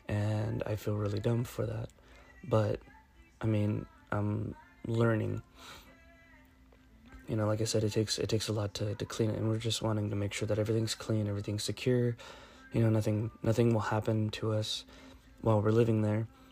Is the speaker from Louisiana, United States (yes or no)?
no; San Antonio, Texas, United States; also born or lived in California; it's the house that we grew up in when we moved to San Antonio from California